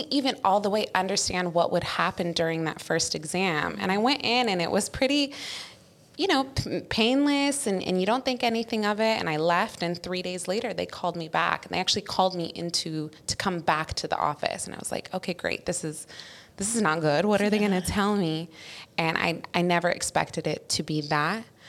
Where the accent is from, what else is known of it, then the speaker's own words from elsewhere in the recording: California, United States; I grew up in the States, in California, in a pretty strict Arab American home.